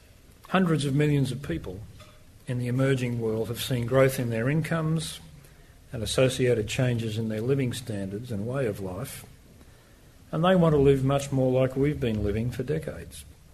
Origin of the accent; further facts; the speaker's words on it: Australia; As consumers, as Australian consumers, the rise in our currency means